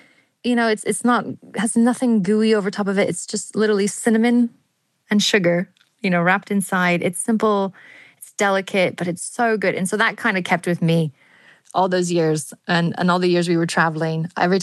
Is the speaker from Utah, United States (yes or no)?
yes; Salt Lake City, Utah, United States; now in Norway; But I am originally from the U.S. I'm born and raised in Salt Lake City in Utah, family from Colorado.